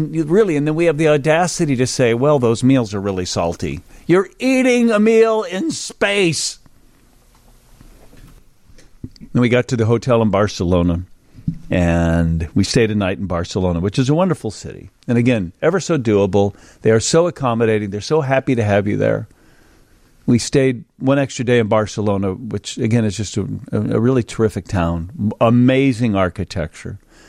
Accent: United States; I can't not. I'm an American, and I'm a 20 percenter.

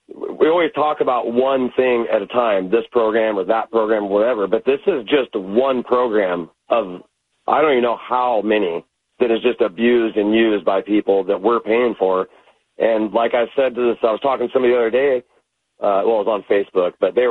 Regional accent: Idaho, United States; I grew up in North Idaho on food stamps.

